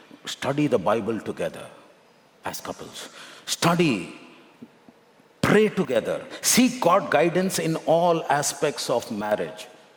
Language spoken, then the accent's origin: English; Bangalore, Karnataka, India; now in Delhi, India; I'm born and brought up in Bangalore, basic degree computer science, but I'm living and working in Delhi.